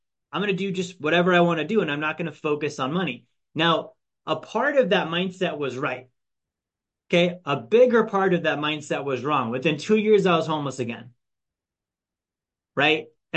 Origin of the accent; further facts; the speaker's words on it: Alaska, United States; I grew up in Alaska, right?